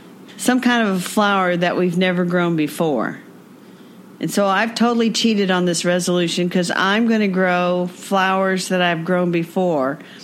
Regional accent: Indianapolis, Indiana, United States; from Indianapolis.

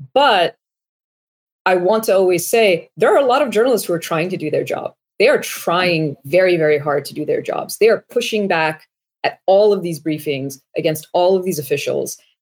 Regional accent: United States; as an American, as someone sitting in this country, having our tax dollars being used to do this

